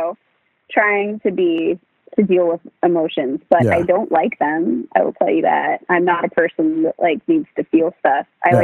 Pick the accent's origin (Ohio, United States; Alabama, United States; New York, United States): Ohio, United States; now in Los Angeles, United States; And when I wanted to move to LA, I grew up in Ohio and I was like, I want to live in LA.